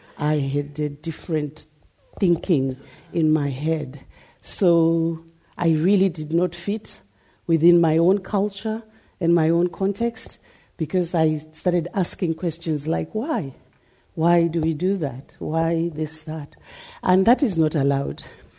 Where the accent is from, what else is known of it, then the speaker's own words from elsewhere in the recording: Zimbabwe; Originally, I was born in Zimbabwe, which was then Southern Rhodesia, about 61 years ago. And I was the daughter of a policeman